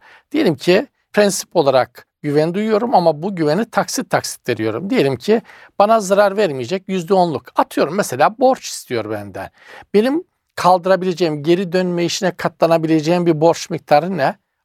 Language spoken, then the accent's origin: Turkish; Eastern Black Sea, Turkey; Doğu Karadeniz genel olarak öyle yani. Mesela bir iç Anadolu'nun dinginliği, bir Ege ve Akdeniz'in rahatlığı bizde genişliği bizde yoktur yani.